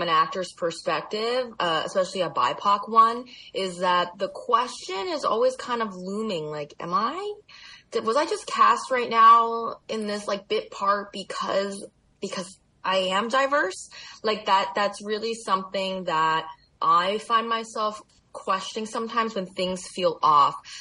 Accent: Windsor, Ontario, Canada; now in Toronto, Canada; I moved to Toronto and I grew up in Windsor

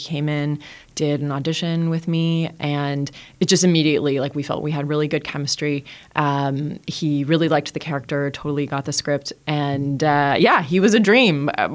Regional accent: Toronto, Ontario, Canada; Yeah, and I mean, I grew up in Parkdale

